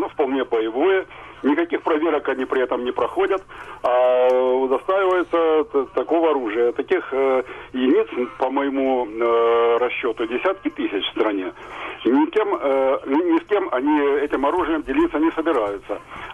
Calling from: Kharkiv, Kharkiv Oblast, Ukraine; я из Харькова.

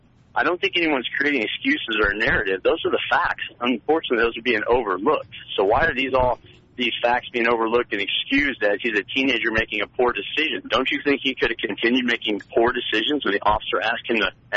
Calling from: Lenexa, Kansas, United States; I'm calling from Lenexa.

